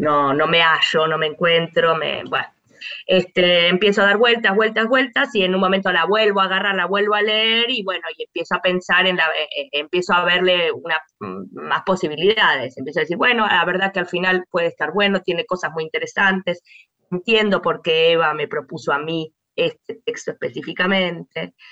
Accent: Argentina; Yo vivo en Buenos Aires, soy argentina, escribo de acá.

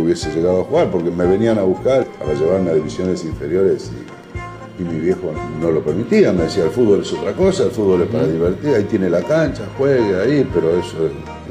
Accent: Rosario, Santa Fe, Argentina; soy rosarino hasta la muerte y soy hincha de Rosario Central

